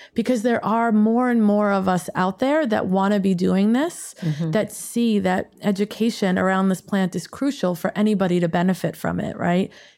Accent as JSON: {"language": "English", "town": "Queens", "region": "New York", "country": "United States", "tie": "born or raised there", "said": "Is we had a phone number growing up in Whitestone, Queens, and you would go to the corner and get on a payphone, call this number."}